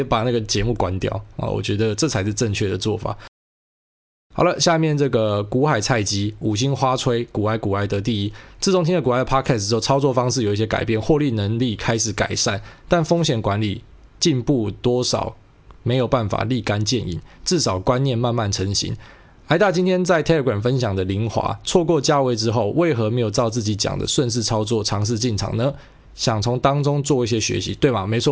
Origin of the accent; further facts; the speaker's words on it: Taiwan; 我是台湾人比较特别，我真的觉得是台湾人比较特别